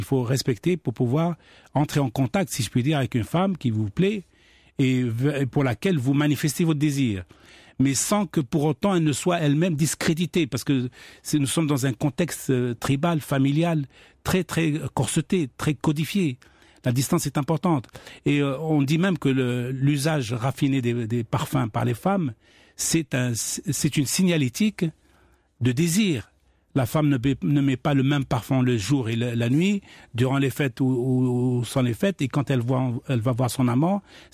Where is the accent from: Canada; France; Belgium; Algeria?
Algeria; Moi, dans ma jeunesse en Algérie